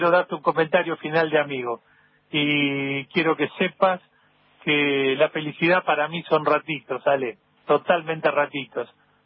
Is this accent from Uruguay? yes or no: yes; Uruguay; Pero como uno es uruguayo, hinchaba por los uruguayos.